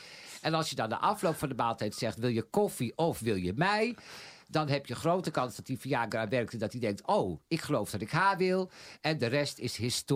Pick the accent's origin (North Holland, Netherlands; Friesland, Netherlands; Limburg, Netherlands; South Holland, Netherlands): North Holland, Netherlands; Haarlem; En ik kom uit Haarlem.